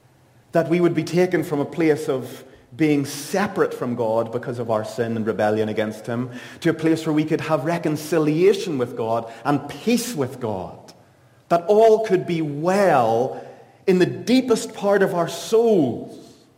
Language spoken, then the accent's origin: English; Northern Ireland, United Kingdom; Now be careful, I'm from Northern Ireland and we get animated in moments like this.